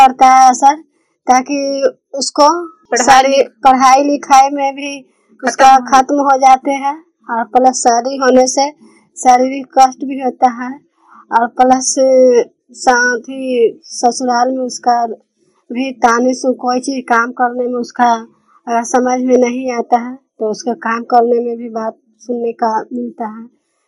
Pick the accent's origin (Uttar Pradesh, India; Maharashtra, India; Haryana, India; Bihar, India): Bihar, India; Nagarnausa; मेरा घर नगर नौसा है, जिला नालंदा के रहने वाली हूँ।